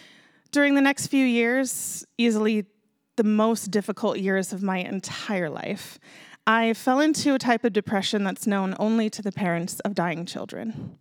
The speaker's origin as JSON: {"language": "English", "region": "Hawaii", "country": "United States", "said": "And I'm from Hawaii, so basically every woman out here is already my auntie."}